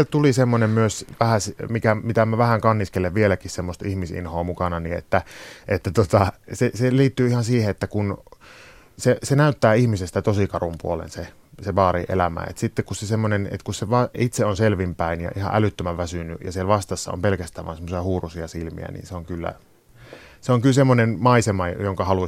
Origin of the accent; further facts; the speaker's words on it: Sonkajärvi, North Savo, Finland; also born or lived in Helsinki; mä oon siis siellä kasvanut, mä oon syntynyt täällä Helsingissä, mä oon kasvanut siellä Sonkajärvellä, tai 11 vuotta siellä meni, mutta kun mulla ei ole siellä mitään sukua